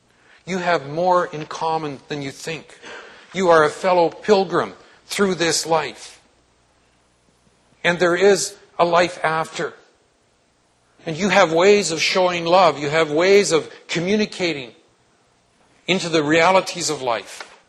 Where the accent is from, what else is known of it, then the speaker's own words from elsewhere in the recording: British Columbia, Canada; Two ladies who are now very senior, from my hometown in British Columbia, which is about a five-hour drive from Calgary, at least 5 hours.